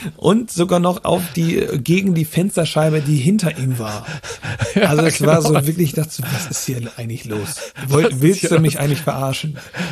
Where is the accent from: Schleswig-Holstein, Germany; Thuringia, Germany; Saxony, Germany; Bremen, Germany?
Schleswig-Holstein, Germany; Flensburg; Ich komme ja aus dem Raum Flensburg eher. Und ich habe zu dem Zeitpunkt, als ich meine Frau kennengelernt habe, in Hamburg gewohnt, also auf der Reeperbahn, direkt hinter der Davidswache